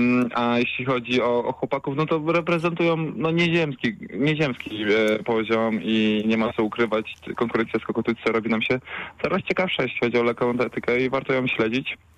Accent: Duszniki, Greater Poland Voivodeship, Poland; ja jestem spod Poznania, jestem z Dusznik

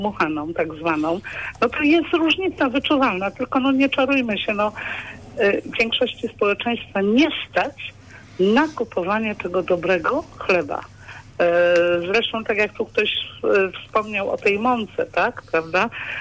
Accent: Wronki, Greater Poland Voivodeship, Poland; ja się wychowywałam we Wronkach, 18 lat tam mieszkałam

